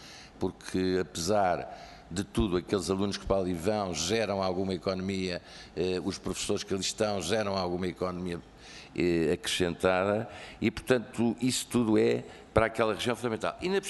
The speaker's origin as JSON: {"language": "Portuguese", "town": "Coimbra", "region": "Centro", "country": "Portugal", "said": "porque eu até sou de Coimbra, não sou de Oliveira do Hospital"}